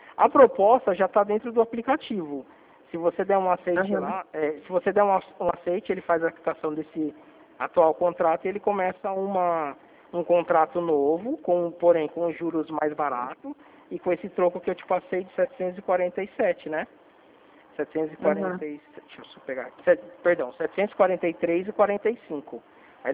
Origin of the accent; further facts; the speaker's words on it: Presidente Prudente, São Paulo, Brazil; A gente é de Presidente Prudente aqui, interior de São Paulo